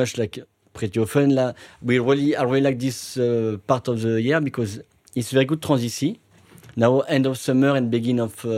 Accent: Tannay, Bourgogne-Franche-Comté, France; from Tannay, small village in Bourgogne

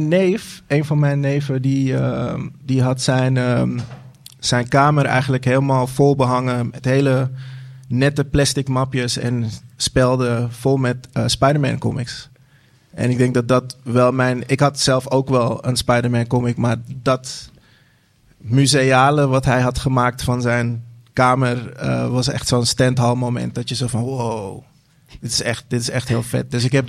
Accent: Koog aan de Zaan, North Holland, Netherlands; Ik kom oorspronkelijk uit Zaanstad. Koog aan de Zaan.

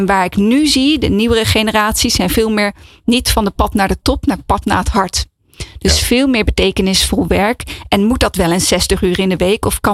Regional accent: Netherlands; Dus we zijn bevoorrecht dat we zijn opgegroeid in Nederland. In een westerse maatschappij waarin gezondheidszorg, alles, school, alles is goed geregeld.

